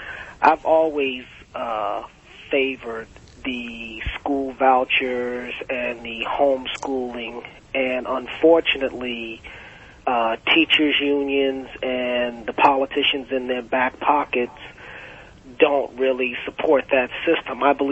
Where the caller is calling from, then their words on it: Biloxi, Mississippi, United States; I'm calling from Keesler Air Force Base in Biloxi, Mississippi.